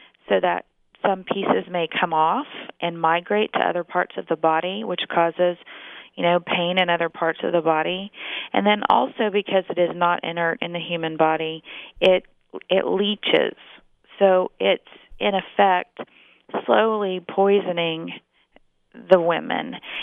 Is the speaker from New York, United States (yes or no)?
no; Texas, United States; now in California, United States; We're actually from Texas originally, and we're here in California to go to the UCLA School of Medicine